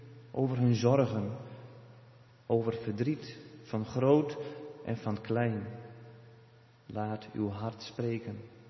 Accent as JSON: {"language": "Dutch", "region": "Friesland", "country": "Netherlands", "tie": "born or raised there", "lives_now": "Veldhoven, Netherlands", "said": "uit Veldhoven, maar daarvoor geboren en getogen in Friesland. Nu anderhalf jaar werkend bij de kerk in Veldhoven."}